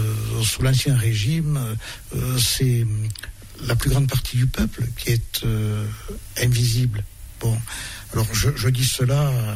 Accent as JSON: {"language": "French", "town": "Lescure", "region": "Occitanie", "country": "France", "tie": "born there", "said": "J'ai raconté dans quelles circonstances je suis né dans le Couserans, à Lescure"}